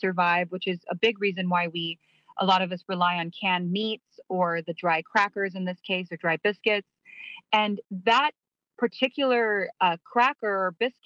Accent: Guam; also born or lived in Germany; I moved from Germany. My dad was in the U.S. Army, and we moved when he retired from Germany to Guam in 1992.

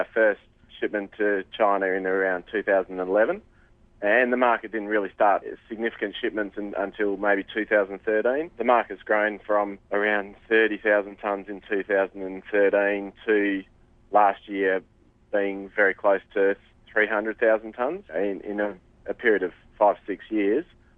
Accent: Australia; it is something that obviously us as Australian exporters, we need to keep a close eye on what that competitive environment's like

